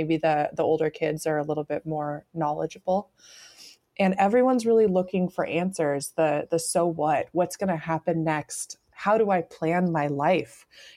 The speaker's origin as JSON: {"language": "English", "region": "Colorado", "country": "United States", "tie": "born or raised there", "said": "the whole wild land around where I grew up in Colorado now covered in houses."}